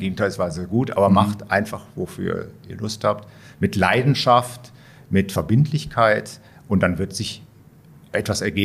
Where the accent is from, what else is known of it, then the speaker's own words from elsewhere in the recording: Rhineland, Germany; ich bin Rheinländer, ins Schwabenland war schon ein Wechsel. Und dann dieser Wechsel in die Steiermark